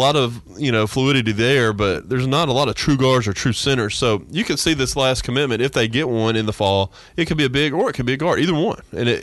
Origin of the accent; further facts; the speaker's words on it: Arkansas, United States; It reminds me of the old Southwestern Conference days growing up in Arkansas.